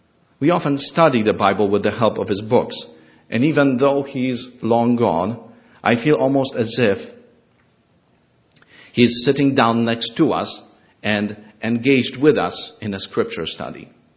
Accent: Warsaw, Masovian Voivodeship, Poland; The closest I came to meet him was when he was passing through my hometown of Warsaw, Poland

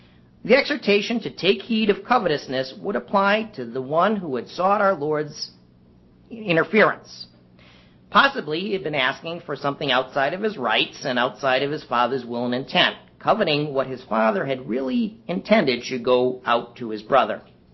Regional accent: Agawam, Massachusetts, United States; I grew up in Agawam

